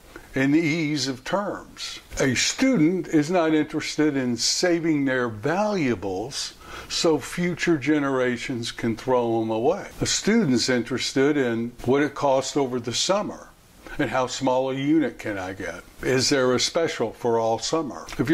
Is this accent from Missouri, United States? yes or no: no; Louisville, Kentucky, United States; let's say in my hometown of Louisville, in the Fern Valley area, is very different than the trade area in the east end of the county.